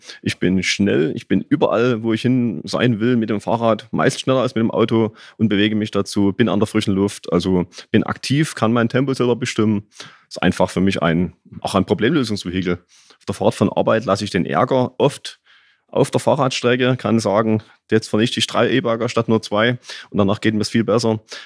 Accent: Dresden, Saxony, Germany; und komme aus Dresden

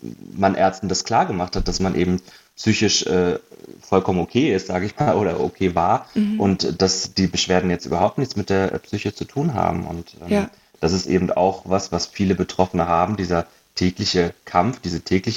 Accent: Hanover, Lower Saxony, Germany; also born or lived in Munich; now in Berlin, Germany; jetzt vor 2 Jahren, 2,5 Jahren nach Berlin gezogen. Habe 7 Jahre in München gewohnt vorher. Und ursprünglich komme ich aus Hannover.

